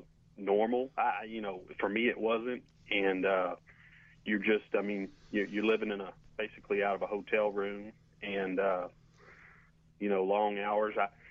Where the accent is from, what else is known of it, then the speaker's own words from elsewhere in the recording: Huntsville, Texas, United States; Well, I grew up in Huntsville, Texas, born and raised in Huntsville, and went to school here, went to graduated Sam Houston in 2007, and got a job here in Huntsville